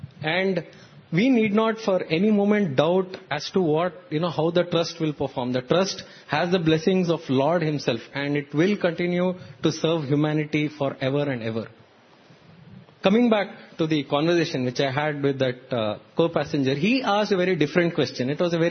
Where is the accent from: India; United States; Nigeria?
India; Puttaparthi, Andhra Pradesh; I say, I'm from Puttaparthi.